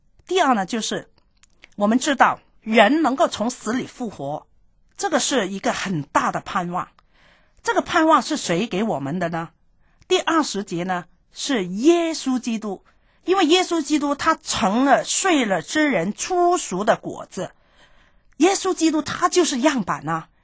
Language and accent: Chinese; China; 但是对我们中国人来说呢，这个可能不是太大